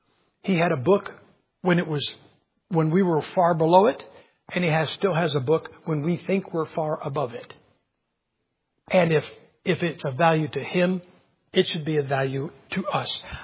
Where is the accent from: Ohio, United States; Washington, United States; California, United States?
Ohio, United States; now in Idaho, United States; We don't get it out in Idaho much. But I was raised here in Ohio.